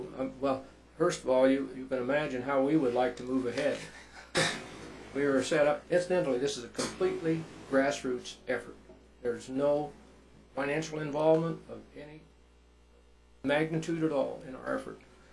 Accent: Fort Collins, Colorado, United States; I was born in Fort Collins, so I've lived most of my life in Colorado.

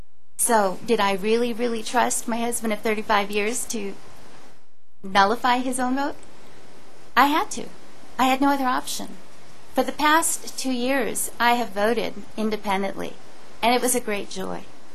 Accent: Colorado Springs, Colorado, United States; I'm from Colorado Springs.

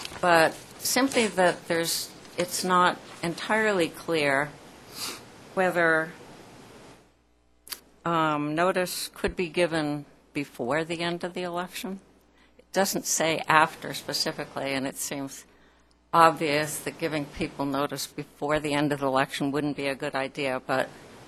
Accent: Boulder, Colorado, United States; I'm from Boulder, Colorado, and I'm with Coloradans for Voting Integrity.

